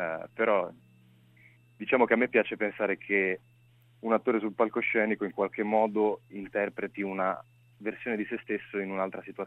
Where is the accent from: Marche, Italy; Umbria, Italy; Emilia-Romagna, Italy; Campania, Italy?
Emilia-Romagna, Italy; Imola; No, sono di Imola, okay. Provincia di Bologna.